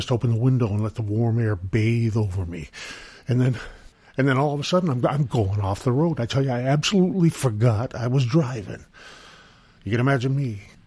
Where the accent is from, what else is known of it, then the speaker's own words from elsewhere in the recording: New Hampshire, United States; I was on the ski team because I grew up in New Hampshire and, you know, had my first pair of skis when I was 3 years old.